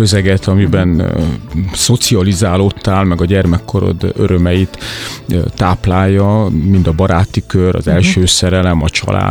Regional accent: Sighetu Marmației, Maramureș, Romania; Máramarosszigeten nevelkedtem, tehát Észak-Erdélyben, ami egy a nevéből is fakadóan sziget minden szempontból, tehát a hegyek, a természet, a környezet, az egy ilyen egészen sajátos világot ölel körbe

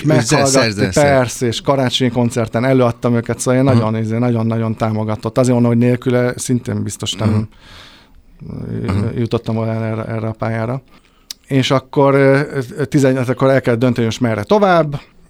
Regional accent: Budapest, Hungary; born there; Igen, Budapesten születtem.

